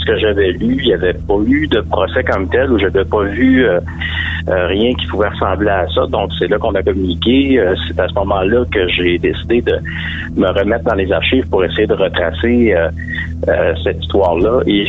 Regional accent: Sept-Îles, Quebec, Canada; parce que Sept-Îles, c'est ma ville natale.

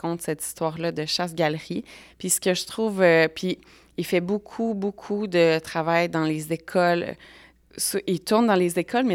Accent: Quebec, Canada; Et je viens du Québec.

